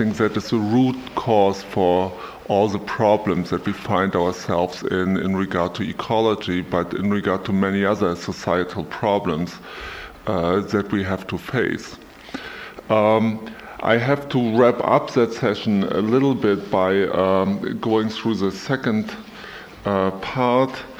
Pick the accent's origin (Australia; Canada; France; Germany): Germany; moved away as an adult; now in United States; Originally, I'm from Germany. I'm a pastor, was ordained in 1986 in East Germany and served a congregation in Wismar at the Baltic coast, and came to the United States permanently in 1990